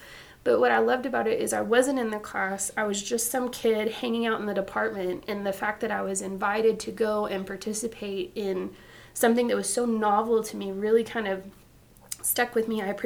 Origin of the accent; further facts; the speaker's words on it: Lubbock, Texas, United States; So I was born in Lubbock. I grew up in Lubbock. Haven't gotten very far from Lubbock, honestly.